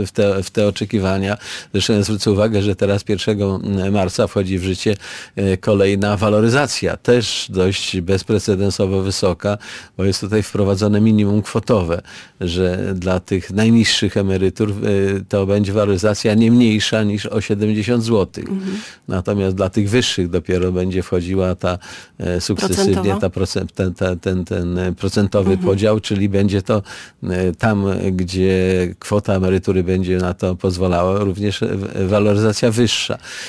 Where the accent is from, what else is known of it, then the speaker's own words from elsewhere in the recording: Gdynia, Pomeranian Voivodeship, Poland; ja co prawda wywodzę się z Gdyni